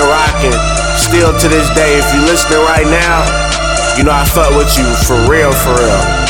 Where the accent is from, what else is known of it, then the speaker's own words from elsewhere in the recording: Berkeley, California, United States; I come from Berkeley, California. Rapping the world though. West Berkeley, California, rapping the world though.